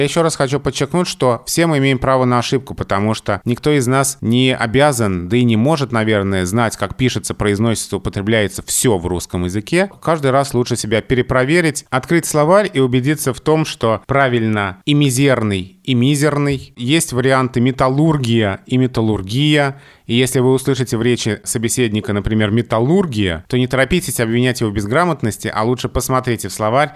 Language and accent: Russian; Moscow, Russia; accent: Moscow; Я москвич, и когда я оказываюсь где-то в других регионах России, то в моей речи узнают московскую речь, хотя мне это кажется странным.